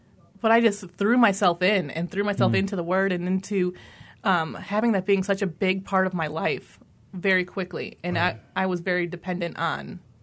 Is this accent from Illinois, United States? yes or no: yes; Chicago, Illinois, United States; moved away as an adult; now in Granger, United States; Yeah, I am originally from Chicago and came out to Granger, Indiana, after meeting my husband, because he's born and raised out here.